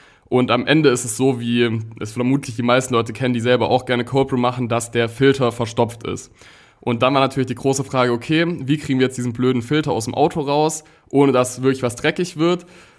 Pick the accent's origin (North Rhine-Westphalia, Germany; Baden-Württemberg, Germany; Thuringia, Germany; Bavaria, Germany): Baden-Württemberg, Germany; Tübingen; ich bin 19 Jahre alt, ich komme aus Tübingen